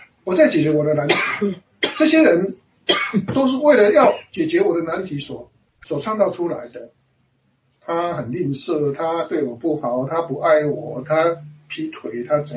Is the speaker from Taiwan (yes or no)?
yes; Taiwan; accent: Taiwanese; 我们台湾话说